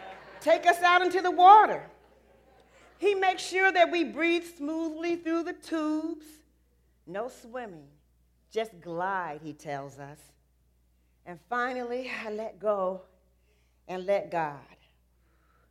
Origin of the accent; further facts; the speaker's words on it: Detroit, Michigan, United States; there was a lady named Barbara where I grew up in Detroit who had an old broken down, I think it was a Buick.